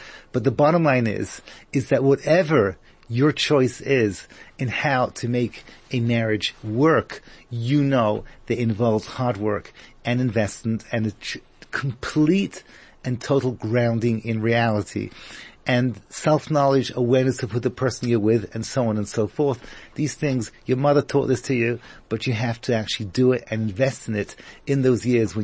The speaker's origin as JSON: {"language": "English", "region": "England", "country": "United Kingdom", "lives_now": "Israel", "said": "I'm originally from England with a little twist of American. So those of you who are trying to figure out my accent, it's a little twisted."}